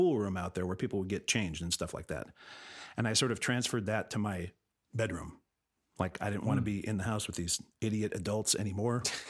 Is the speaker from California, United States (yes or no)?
yes; La Cañada, California, United States; I grew up in La Cañada.